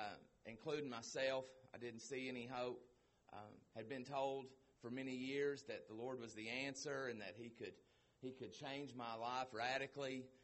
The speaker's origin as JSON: {"language": "English", "country": "United States", "tie": "born or raised there", "said": "born and raised in Lee County. Good family. Grew up in church."}